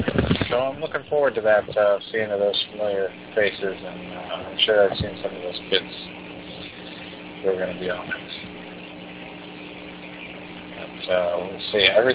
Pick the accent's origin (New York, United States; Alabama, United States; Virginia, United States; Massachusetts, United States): Massachusetts, United States; Dorchester; they had a card in Dorchester, go figure, my hometown.